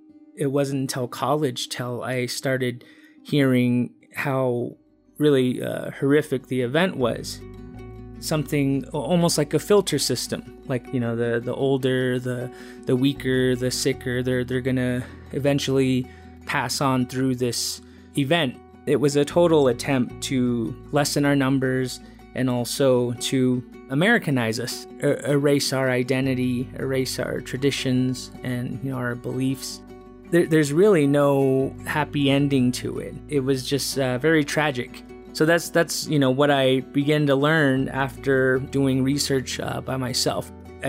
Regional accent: United States; I am from the Diné tribe, the Navajo Nation.

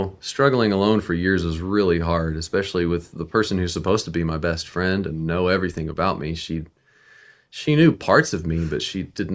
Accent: Nashville, Tennessee, United States; And we're from Nashville, Tennessee.

